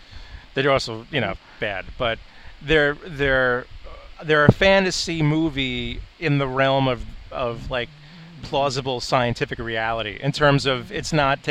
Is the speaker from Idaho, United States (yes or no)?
no; New York City, New York, United States; You may be, and being a New Yorker and being in the city on a regular basis, I see people thinking that they're in the Fast and the Furious